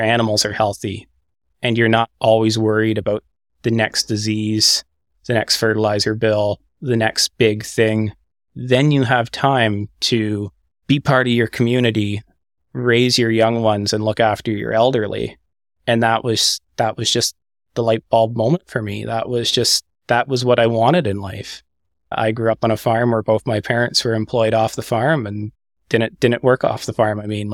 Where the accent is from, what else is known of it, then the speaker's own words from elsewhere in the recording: Quebec, Canada; So I ended up moving to Eastern Ontario, which is where the linebacks came from, which is where Robert Lynch lived. It was about a 3-hour drive east from where I grew up in Quebec.